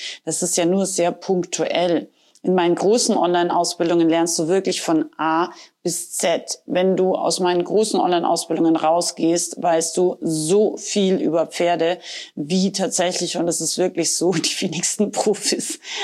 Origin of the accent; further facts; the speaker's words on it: Rauris, Salzburg, Austria; ich komme ja aus Rauris, aus dem Innergebirg, sagt man, aus Österreich.